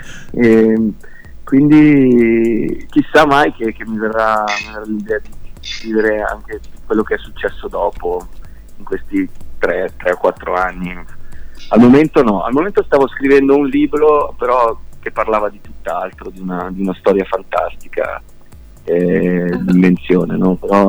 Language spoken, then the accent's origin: Italian; Stabio, Ticino, Switzerland; facendo un concerto per solidarietà appunto qua nel mio paese, a Stabio